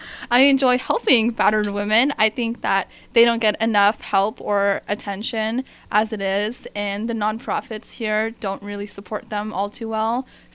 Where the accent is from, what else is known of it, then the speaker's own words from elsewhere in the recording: Australia; I am originally from Australia.